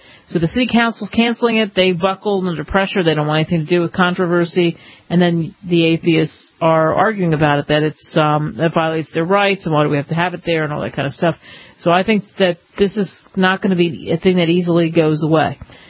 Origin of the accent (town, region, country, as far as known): Philadelphia, Pennsylvania, United States; born or raised there